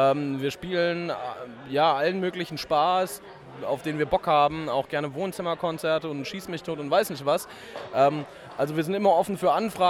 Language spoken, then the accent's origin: German; Heidelberg, Baden-Württemberg, Germany; Aus Heidelberg.